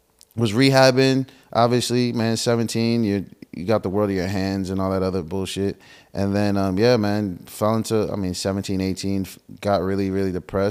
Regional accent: New Jersey, United States; also born or lived in London; Born in London, raised in New Jersey.

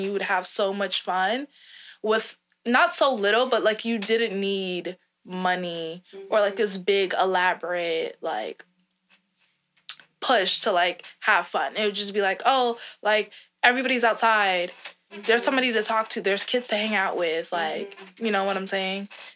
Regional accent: Flatbush, New York, United States; Like, I would go to, like, delis and bakeries that I've went to since I was a child because I grew up on Flatbush, and it's just, like, they know you, and they would just give you stuff.

